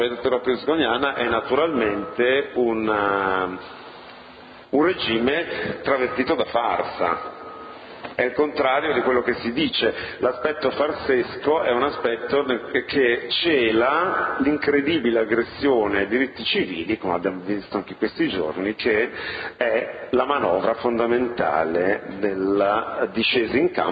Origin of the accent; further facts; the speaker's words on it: Genoa, Liguria, Italy; Personalmente io sono genovese, devo dire la verità